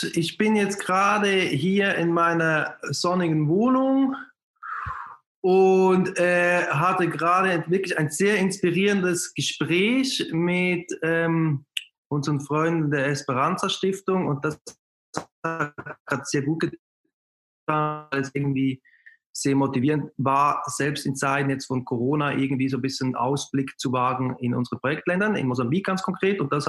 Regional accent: Switzerland; moved away as an adult; now in Hamburg, Germany; vielleicht muss man sagen, ich war 20 und bin aus der Schweiz nach Hamburg für ein paar Monate mit dem Ziel, eigentlich auch wirklich nur ein paar Monate zu bleiben

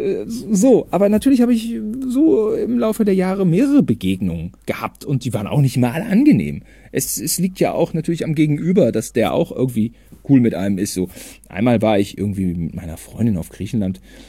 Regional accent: Germany; ich bin Deutscher.

